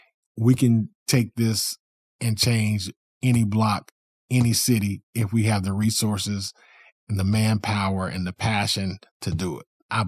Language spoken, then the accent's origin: English; Muncie, Indiana, United States; also born or lived in Union City, Tennessee; You know, a kid from Ken, Tennessee, Union City, Tennessee, growing up in Muncie, Indiana